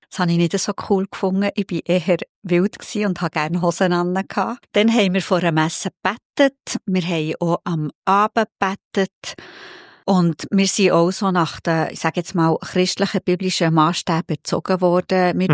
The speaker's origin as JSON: {"language": "German", "region": "Bern", "country": "Switzerland", "said": "als Berner bleibt man ein bisschen ein Heimweh-Berner."}